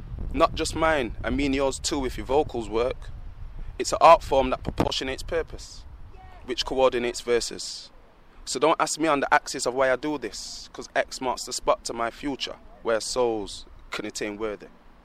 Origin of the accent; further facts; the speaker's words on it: Sheffield, Yorkshire and the Humber, United Kingdom; Born and bred in Sheffield.